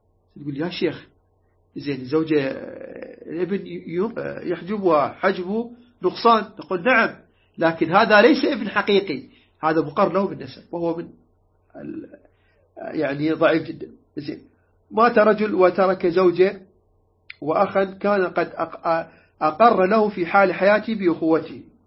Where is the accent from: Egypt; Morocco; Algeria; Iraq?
Iraq